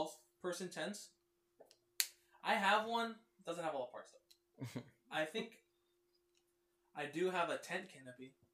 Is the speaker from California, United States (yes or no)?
yes; California, United States; And I am from California, so maybe that revolves around me.